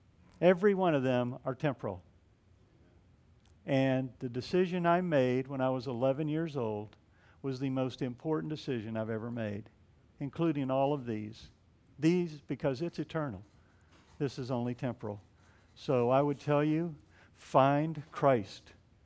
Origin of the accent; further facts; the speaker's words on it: Pine Hills, Florida, United States; I grew up in Pine Hills. That's where I lived. All my friends were there.